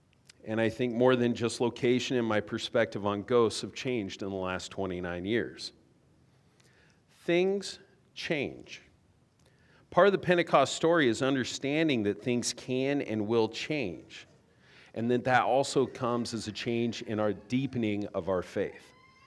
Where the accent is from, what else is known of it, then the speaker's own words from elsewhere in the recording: Boise, Idaho, United States; compared to when I was a kid growing up in Boise, Idaho, attending First Presbyterian Church